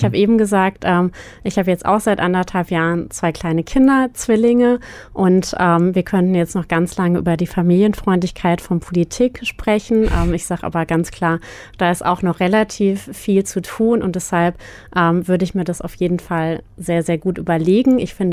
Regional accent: Bielefeld, North Rhine-Westphalia, Germany; ich komme vom Biohof hier aus Bielefeld.

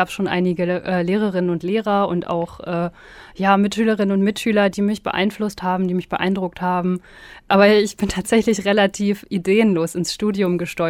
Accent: North Rhine-Westphalia, Germany; Also ich komme hier aus der Region, aus der Nähe von Bielefeld.

